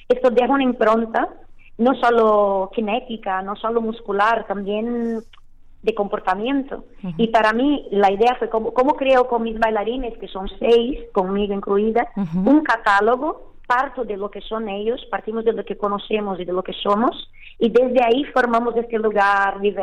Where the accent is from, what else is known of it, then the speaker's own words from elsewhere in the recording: Brazil; now in Spain; Entonces, yo como mujer, que soy migrante, que vengo de Brasil, estoy aparte inmersa en otra cultura como la española